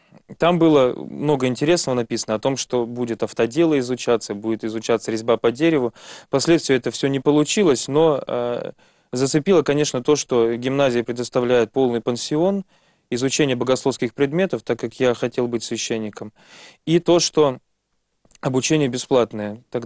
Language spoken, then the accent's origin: Russian; Kostroma, Kostroma Oblast, Russia; Я родом из Костромы, где я жил до того, как закончил 9 классов обычной школы, общеобразовательной.